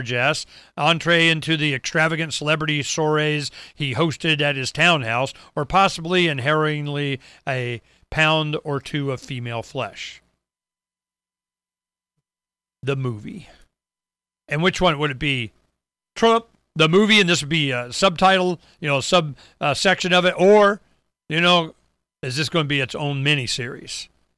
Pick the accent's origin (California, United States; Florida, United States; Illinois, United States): Florida, United States; now in Arizona, United States; Now, even Florida. I'm from Florida. And I tell you, there are more boats here in Arizona because it's hot.